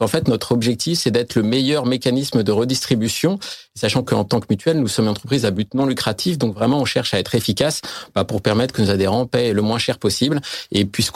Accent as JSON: {"language": "French", "country": "France", "said": "en particulier quand on est français"}